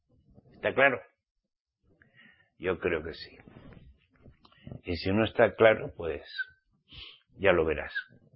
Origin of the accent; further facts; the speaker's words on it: Spain; como soy español, bueno, eso dice mi papá y mi mamá en la partida de nacimiento, claro.